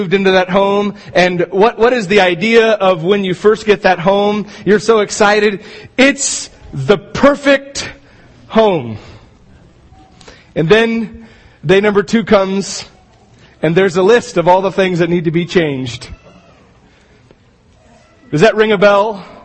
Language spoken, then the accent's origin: English; Astoria, United States; And in our town where we grew up in Astoria, there's a lot of historic homes